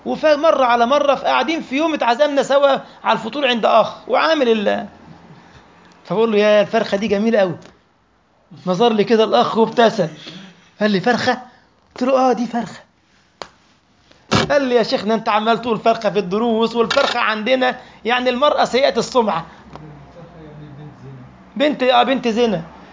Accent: Egypt; moved away as an adult; now in Saarbrücken, Germany; تسمع مني بعض الألفاظ، أنا مصري مثلا، حضرتك مغربي وجزائري وسوري

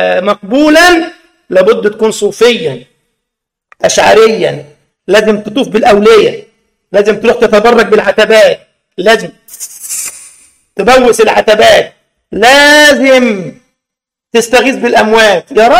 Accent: Egypt; يعني مصيبة سودة من الشحرير والكيالين والحملات اللي عندنا في مصر ده.

